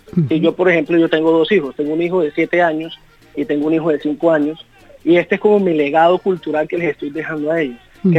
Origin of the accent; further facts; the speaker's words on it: Barrancabermeja, Santander, Colombia; now in Australia; Yo soy de Barranca Bermeja y estoy cantando vallenatos y lo estamos llevando a Australia, que es a un país muy lejano